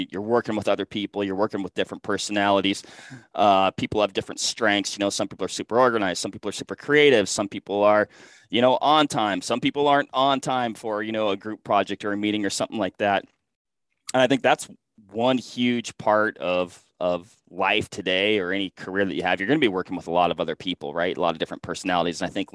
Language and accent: English; Washington, United States; So I finished up school there, had a couple outdoor retail jobs at a couple really cool shops. One of them, Outdoor Emporium in downtown Seattle.